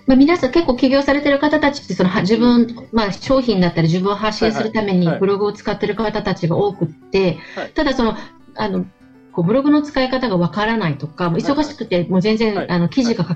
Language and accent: Japanese; Okinawa, Japan; moved away as an adult; also born or lived in Tokyo; now in Hiroshima, Japan; 私はあの、18歳まで高校生まで沖縄に行って、そこからあの、大学進学のために上京して東京に行ったんですけど、